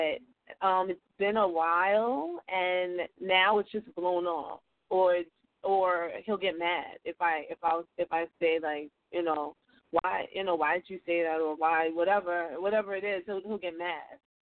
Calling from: Queens, New York, United States; from Queens, New York.

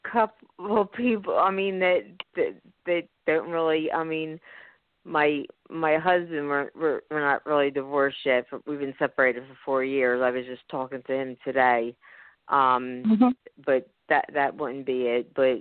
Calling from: Philadelphia, Pennsylvania, United States; I'm from Philadelphia, Pennsylvania.

